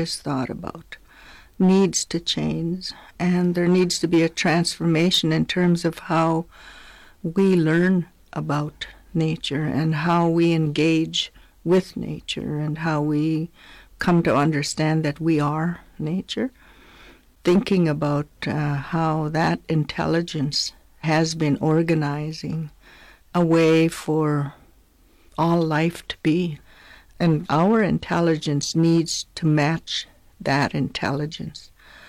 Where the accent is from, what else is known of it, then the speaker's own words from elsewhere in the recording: British Columbia, Canada; I'm from the Okanagan. … I'm a fluent speaker of the Okanagan Sealchin language.